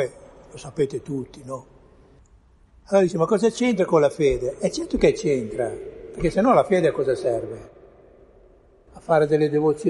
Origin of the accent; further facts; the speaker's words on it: Genoa, Liguria, Italy; Io ho 74 anni, sono cresciuto a Genova, in Liguria